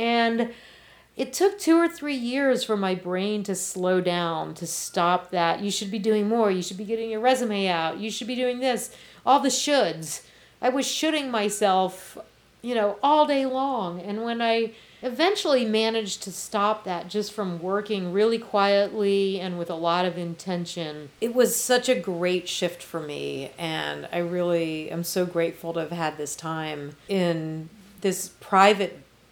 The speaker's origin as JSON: {"language": "English", "region": "New Jersey", "country": "United States", "tie": "born there", "also_born_or_lived": "Virginia", "said": "I was born in New Jersey, and through just family, military father, English mother, we traveled a lot and landed in Virginia."}